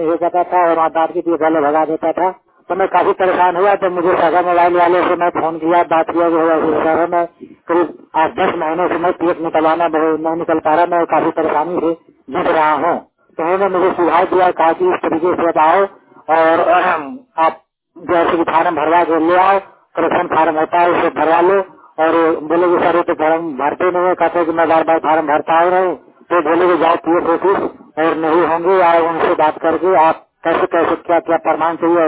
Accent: Jharkhand, India; मैं झारखंड का निवासी हूँ, पलामू डिस्ट्रिक्ट का।

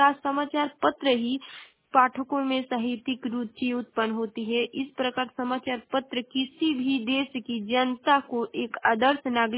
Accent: Ballia, Uttar Pradesh, India; और मैं बलिया जिले की निवासी हूँ।

